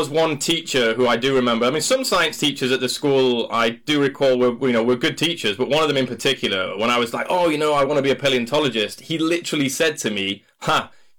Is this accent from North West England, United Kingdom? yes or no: no; Doncaster, Yorkshire and the Humber, United Kingdom; I'm originally from Doncaster, a town in Yorkshire, in South Yorkshire.